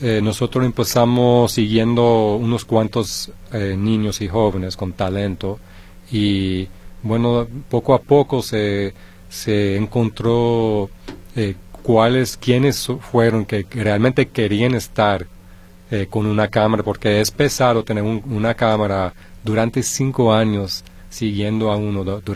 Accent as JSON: {"language": "Spanish", "region": "New York", "country": "United States", "also_born_or_lived": "Paris, France", "said": "Soy de Nueva York y también de Francia, de París."}